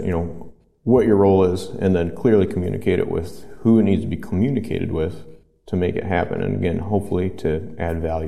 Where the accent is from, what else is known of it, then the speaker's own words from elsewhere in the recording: Michigan, United States; So I'm originally from Michigan and went to Michigan State for undergrad. My passion for pigs took me out to Iowa State.